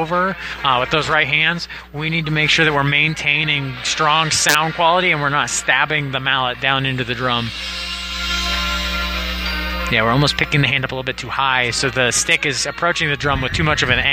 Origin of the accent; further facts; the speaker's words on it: Erie, Pennsylvania, United States; I'm from Erie, Pennsylvania.